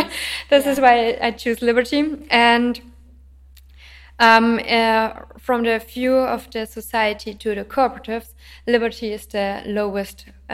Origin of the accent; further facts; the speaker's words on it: Stuttgart, Baden-Württemberg, Germany; English is a second language; I'm coming from Stuttgart. Stuttgart is a bigger city in the southern part of Germany.